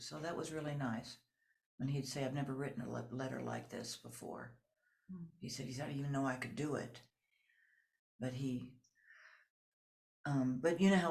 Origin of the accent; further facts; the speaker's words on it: Los Angeles, California, United States; when I was growing up in Los Angeles with her, our house was always full of artists and painters and flamenco dancers